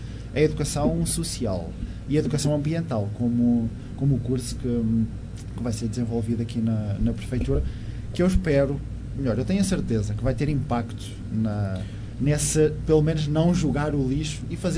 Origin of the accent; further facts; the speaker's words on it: Portugal; Sou português.